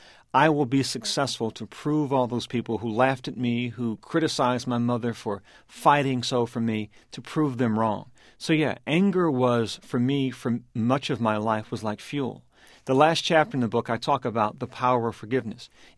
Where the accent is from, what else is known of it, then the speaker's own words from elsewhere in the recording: Baltimore, Maryland, United States; a meeting which I detail in my hometown of Baltimore.